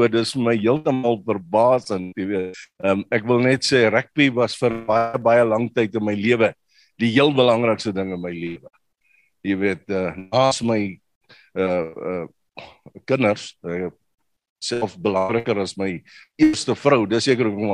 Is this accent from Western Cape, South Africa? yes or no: no; Pretoria, Gauteng, South Africa; also born or lived in Warmbad; Nee, ek is in Warmbad gebore. Drie broers. Ons is drie broers. Daar gebly vir 'n paar jaar en toe is ons Pretoria toe.